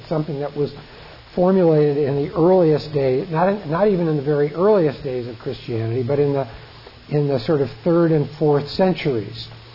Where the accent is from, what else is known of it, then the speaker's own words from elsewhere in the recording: Hollywood, California, United States; how are you getting used to Washington after growing up in Hollywood?